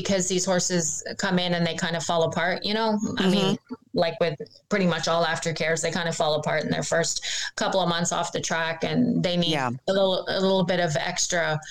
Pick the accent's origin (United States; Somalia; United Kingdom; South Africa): United Kingdom; England; also born or lived in Canada; I'm originally from England and grew up for 10 years in Canada.